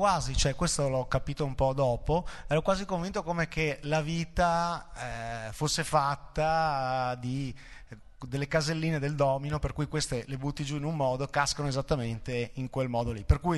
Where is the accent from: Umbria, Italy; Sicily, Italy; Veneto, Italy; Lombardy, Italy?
Veneto, Italy; Thiene; Sono partito dalle Scalcerle come elementari, perché abito dietro le poste di Tiene, quindi ho fatto le scuole Scalcerle, le Bassani, poi liceo scientifico, poi ho studiato a Trento all'università.